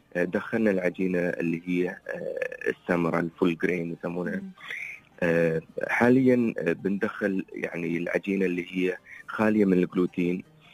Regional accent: Fujairah, United Arab Emirates; born there; انا ابتديت اول شيء في إمارة الفجيرة، بحيث اني انا يعني مسقط رأسي من الإمارة،

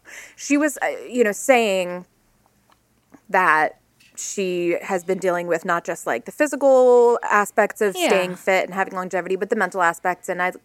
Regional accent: Rhode Island, United States; Yeah, I am from Rhode Island, so perfect.

